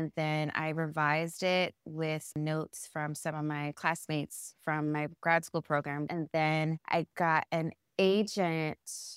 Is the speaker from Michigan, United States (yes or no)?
no; New Jersey, United States; And I always wanted to live in New York. I'm from New Jersey.